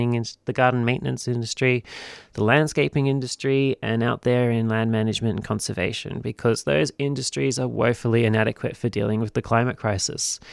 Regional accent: Sydney, New South Wales, Australia; Going to talk a little bit with some people next year about my hometown, Sydney.

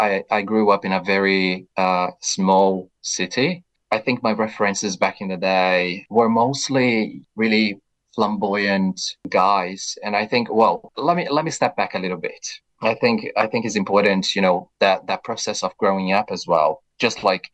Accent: Brazil; moved away; also born or lived in London; Yeah, so I was born and bred in Brazil. And some people, they do say that I don't sound fully Brazilian, but I think that's because I've moved to London.

